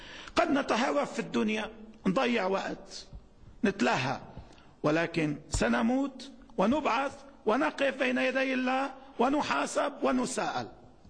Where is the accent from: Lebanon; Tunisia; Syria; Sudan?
Lebanon